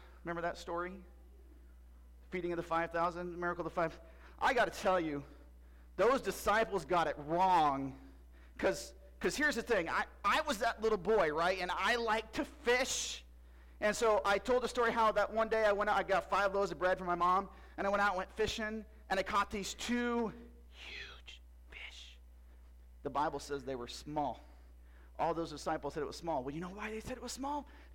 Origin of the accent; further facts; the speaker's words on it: Galilee, Northern District, Israel; I'm from Galilee, and I have a great story to tell you today.